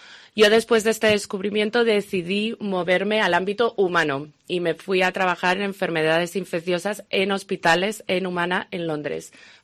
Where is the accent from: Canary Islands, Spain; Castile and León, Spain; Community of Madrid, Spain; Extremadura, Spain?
Castile and León, Spain; León; sobre todo como leonesa, ¿no?, poder recibir este premio de la ciudad de donde soy.